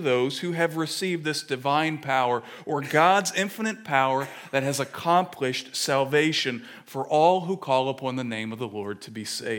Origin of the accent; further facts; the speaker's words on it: Marietta, Ohio, United States; now in Delaware, United States; As I was driving home Tuesday night from my hometown in Marietta, Ohio